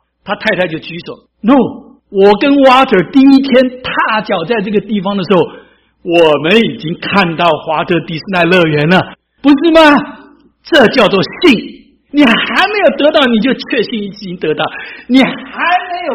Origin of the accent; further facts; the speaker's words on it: China; 这跟我们中国人的哲学不太一样。我们中国人说什么？眼见为凭嘛